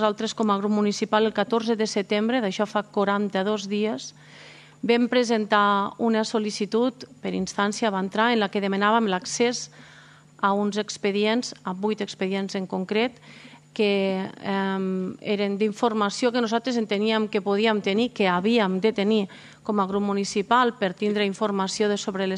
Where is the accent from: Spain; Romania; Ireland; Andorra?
Spain; Balaguer, Catalonia; jo soc de Balaguer